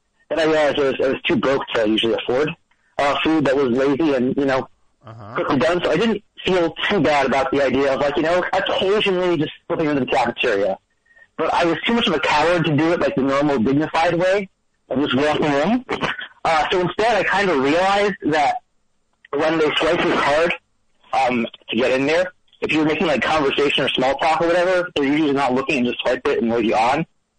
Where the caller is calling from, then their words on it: Brooklyn, New York, United States; I'm calling from Brooklyn